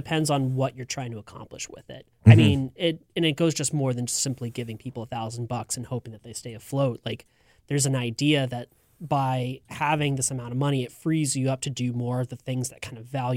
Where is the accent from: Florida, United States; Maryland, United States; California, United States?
California, United States; San Francisco; So I grew up in San Francisco, which is obviously one of the most left-leaning places in the country.